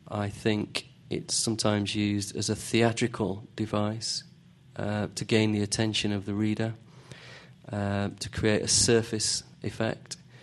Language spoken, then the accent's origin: English; United Kingdom; It might be to do with growing up in Britain in the 70s and 80s